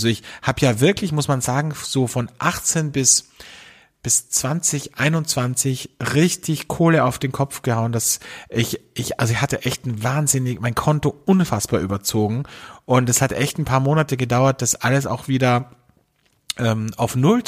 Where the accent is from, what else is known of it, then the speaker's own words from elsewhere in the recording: Carinthia, Austria; now in Vienna, Austria; als ich nach Wien gezogen bin, bin ich ja wirklich jedes Wochenende nach Kärnten in meine Heimat gefahren.